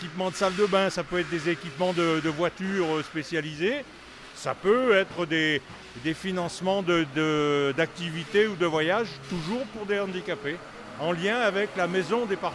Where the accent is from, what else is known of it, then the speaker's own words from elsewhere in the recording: Nyons, Auvergne-Rhône-Alpes, France; Moi, je viens de Nyons.